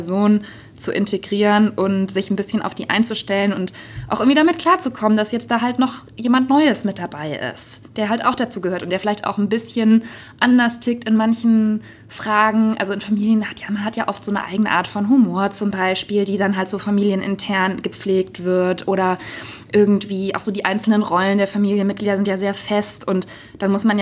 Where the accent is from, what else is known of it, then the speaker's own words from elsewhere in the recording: Bad Mergentheim, Baden-Württemberg, Germany; weil das natürlich auch in Bad Mergentheim, diesem kleinen Ort, wo ich herkomme, das macht einfach niemand.